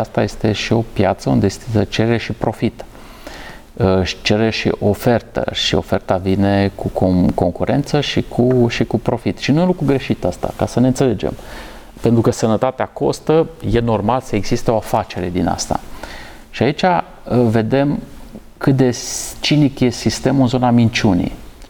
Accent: Suceava, Suceava County, Romania; o doamnă cu care am copilărit în Suceava

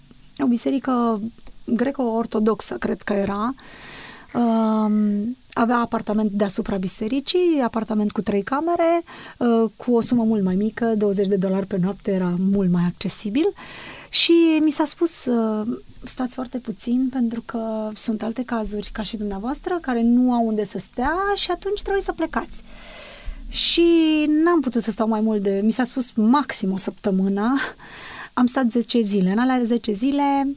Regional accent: Romania; Nu se poate, vin din România și să n-am unde să stau.

